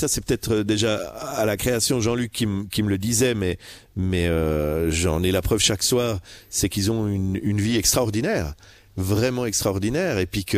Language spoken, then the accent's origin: French; Biel, Bern, Switzerland; comment j'ai vécu mon adolescence, mon enfance, ma jeunesse à Bienne en étant un demi-segundo, puisque il y a que mon père qui est espagnol, ma mère est suisse allemande